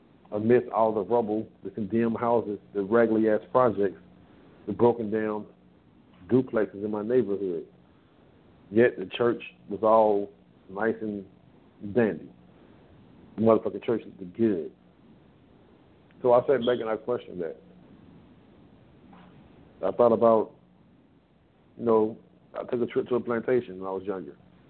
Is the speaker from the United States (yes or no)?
yes; Atlanta, Georgia, United States; Now, I'm from the South, Atlanta, Georgia, to be exact. All part of the Bible Belt.